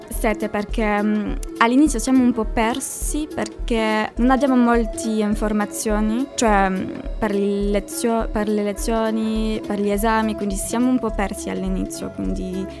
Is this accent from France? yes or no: yes; France; Italian is a second language; moved away as an adult; now in Cagliari, Italy; Di Francia.